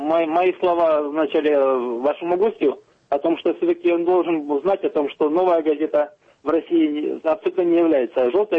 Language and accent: Russian; Donetsk Oblast, Ukraine; now in Saint Petersburg, Russia; В свое время я сам из Донецкой области родом.